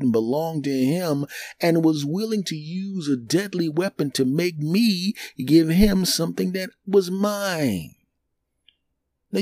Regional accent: Philadelphia, Pennsylvania, United States; Now, my relative is several miles south in my hometown of Philadelphia.

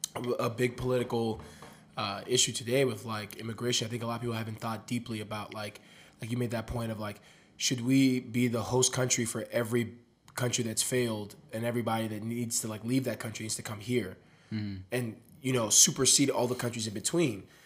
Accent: Nigeria; born there; moved away; I was born in Nigeria

